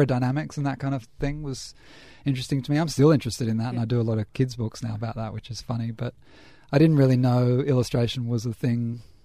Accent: Sydney, New South Wales, Australia; I grew up in Sydney, in Balmain.

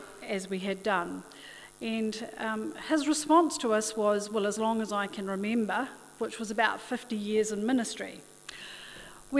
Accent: Christchurch, Canterbury, New Zealand; I'm originally from Christchurch. I'm a descendant of one of the one of the first four ships into Lyttelton Harbour in 1850. And I grew up in Papanui

